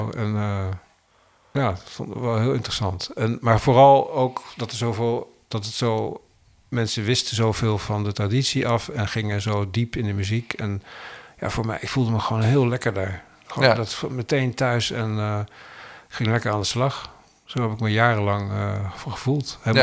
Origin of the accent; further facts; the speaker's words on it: Netherlands; ik ben hier eigenlijk gewoon als Nederlander op zoek naar dingen.